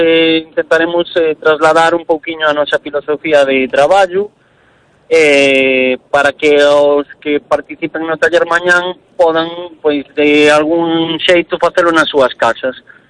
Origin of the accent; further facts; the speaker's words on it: Reinosa, Cantabria, Spain; born there; eu nacín en Reinosa, en Cantabria, por temas laborales do meu pai